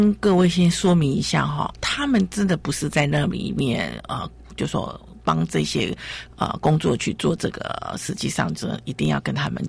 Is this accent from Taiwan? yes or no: yes; Taiwan; 这个是日本人对我们以前给就是说以前对我们台湾人的看法现在是完全不一样。